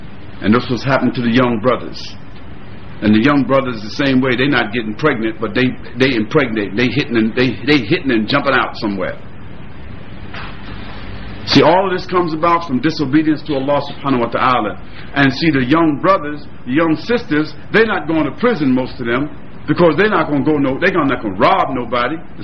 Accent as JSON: {"language": "English", "town": "Brooklyn", "region": "New York", "country": "United States", "tie": "born or raised there", "said": "I grew up in Brooklyn. Bed-Stuy, do or die. Y'all know Bed-Stuy."}